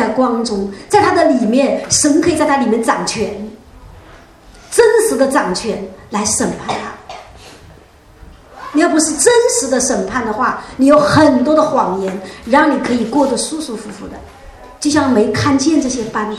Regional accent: Shanghai, China; 后来我发现我是上海人的上海人，他是上海人

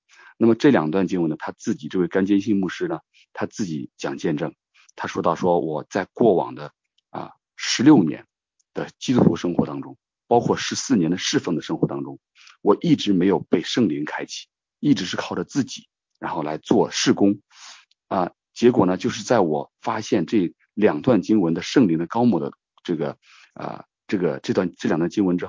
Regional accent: China; 我相信我们就像我中国人，我们很多人都知道

